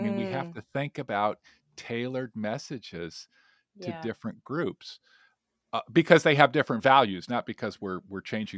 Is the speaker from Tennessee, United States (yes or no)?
no; Las Vegas, Nevada, United States; I grew up in Las Vegas, and I know at least part of the area that he's talking about.